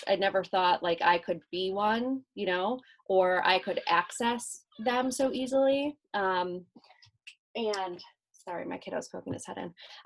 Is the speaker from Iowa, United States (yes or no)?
yes; Iowa, United States; moved away as an adult; now in Chicago, United States; As I grew up, went into, you know, graduated high school, went into college, I moved from Iowa to Chicago, which was a huge culture shock for me.